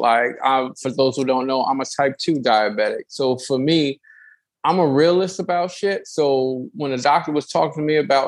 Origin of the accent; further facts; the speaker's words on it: East Coast, United States; I'm from the East Coast and I love sandwiches